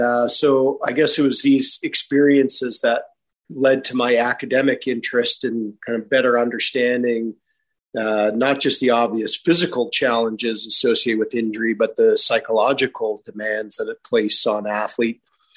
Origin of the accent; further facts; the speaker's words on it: Calgary, Alberta, Canada; certainly as a Canadian, I know your focus is on hockey and hockey-related issues, so it's definitely something that was part of my youth growing up in Calgary, Alberta.